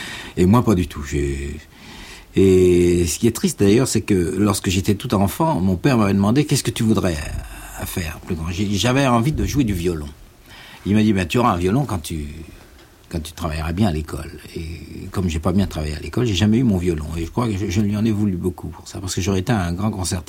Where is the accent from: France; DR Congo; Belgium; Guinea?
France; Cayenne, French Guiana; born there; je suis né à Cayenne, parce qu'il était percepteur à Cayenne. Et c'est pour ça que j'ai beaucoup de poivre dans le sang. Et nous sommes venus atterrir à Paris, et je suis venu très très jeune à Paris